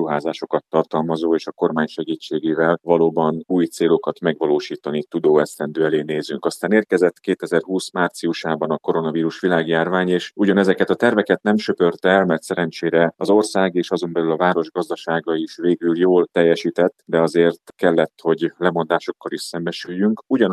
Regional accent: Zalaegerszeg, Zala, Hungary; a szülővárosomnak, az Zalaegerszeg polgárainak a szavazatai

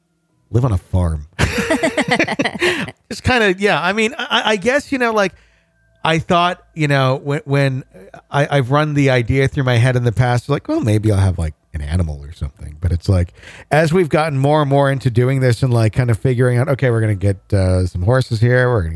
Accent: Wisconsin, United States; Could I do it because I'm from Wisconsin?

